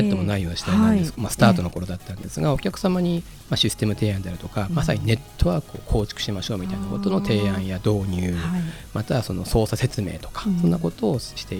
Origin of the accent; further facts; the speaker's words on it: Fukushima, Japan; 地元が福島ということもありますので、